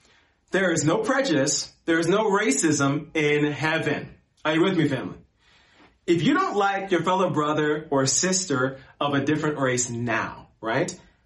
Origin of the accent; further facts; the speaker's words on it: United States; as an American, being in the U.S., my wife as well, We've dealt with prejudice from time to time.